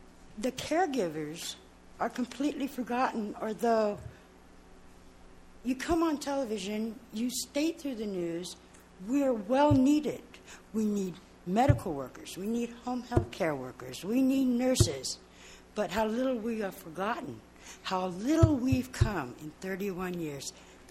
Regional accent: Atascadero, California, United States; I'm from Atascadero.

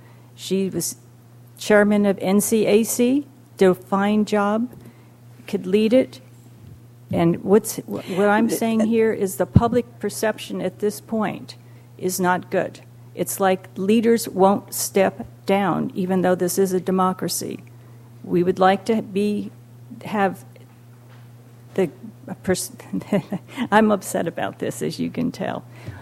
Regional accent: Cambria, California, United States; from Cambria.

